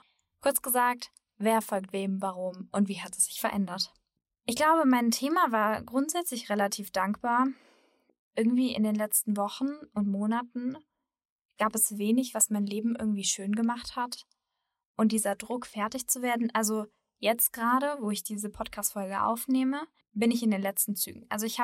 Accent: Germany; Ich glaube, das lieben die Deutschen so. Ich meine, ich ziehe mich ja selbst als Deutsche dazu, so ist es nicht.

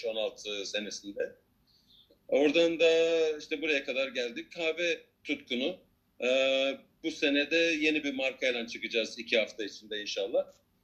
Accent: Australia; also born or lived in Istanbul; now in Turkey; Göztepe'de, Fenerbahçe'de doğdum. 7-8 yaşından beri Avustralya'da yaşıyorum.

